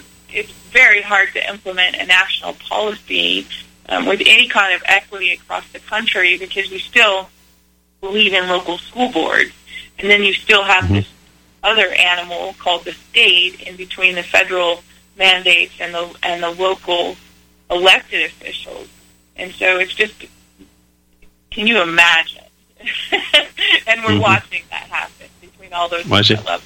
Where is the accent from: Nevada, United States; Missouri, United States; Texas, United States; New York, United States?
Nevada, United States; Fallon; I served on the city council here in my hometown of Fallon for a term